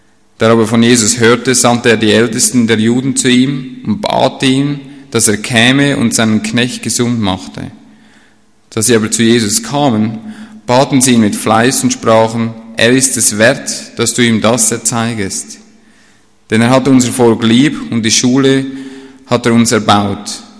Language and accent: German; Switzerland; Na gut, ihr habt schon gehört, ich bin kein richtiger Deutscher, ich bin schon Schweizer und ich gebe mir Mühe, dass ihr das gut versteht.